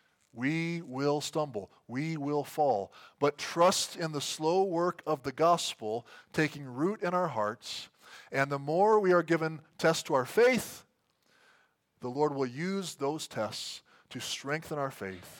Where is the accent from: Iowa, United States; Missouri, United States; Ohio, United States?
Iowa, United States; Many of you know that I grew up in Iowa in the 80s, and I am a Hawkeye fan.